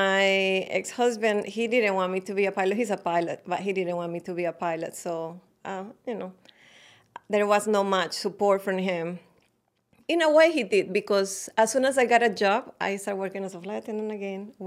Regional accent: Colombia; I used to live in Colombia. I'm from Colombia.

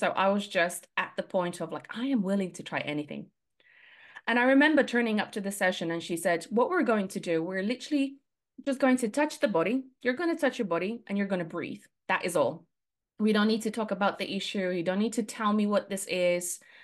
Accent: Poland; English is a second language; So I'm originally from Poland.

